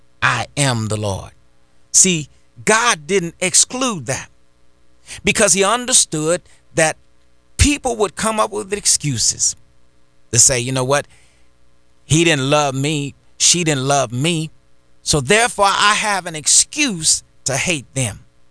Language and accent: English; Indiana, United States; I mean, it's a neighboring, of course, we know a neighboring state to where I grew up in Indiana.